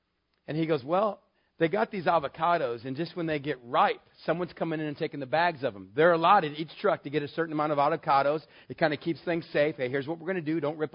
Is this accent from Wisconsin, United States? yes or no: no; El Paso, Texas, United States; Now remember, I come from El Paso, Texas, out in the desert. Those of us out here know it takes a lot of water to have an avocado tree. Water is something we don't have in West Texas.